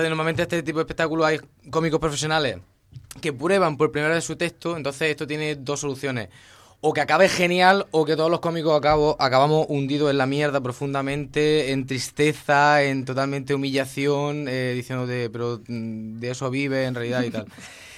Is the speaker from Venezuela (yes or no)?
no; Almería, Andalusia, Spain; perdonad por el acento, soy de Almería y normalmente no pronuncio la mitad de las palabras.